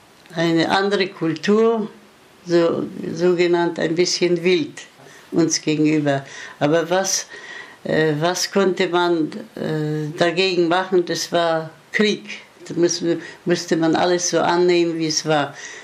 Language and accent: German; Raschau, Saxony, Germany; born there; bin geboren in Raschau 1928 und bin Witwe und Rentnerin.